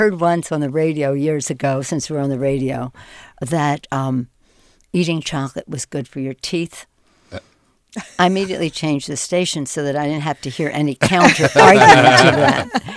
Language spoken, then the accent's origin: English; United States; I think it's being Italian American. I just have this boundless energy within me.